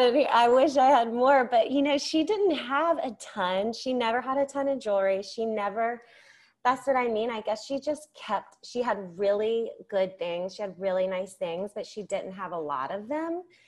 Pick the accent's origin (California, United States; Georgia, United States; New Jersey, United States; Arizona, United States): Georgia, United States; Atlanta; also born or lived in Charleston; I am from Atlanta, Georgia, and I grew up there, lived in Charleston for a while, and now we are back in Atlanta, Georgia.